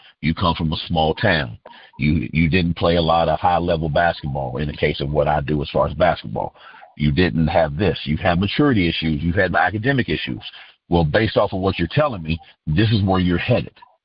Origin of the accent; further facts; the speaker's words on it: West Virginia, United States; Well, I grew up in West Virginia.